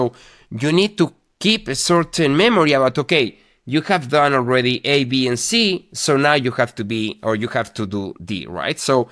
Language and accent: English; Spain; English is a second language; I'm from Spain, so I'm traveling with Iberia.